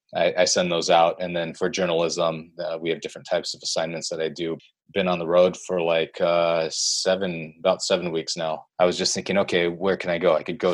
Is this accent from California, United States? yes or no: yes; California, United States; moved away as an adult; now in China; I'm from California, and I've been working in China for the past 3 years.